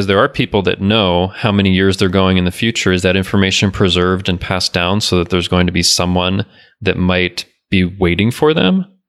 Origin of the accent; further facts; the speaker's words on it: Iceland; I come from Iceland where equity is quite high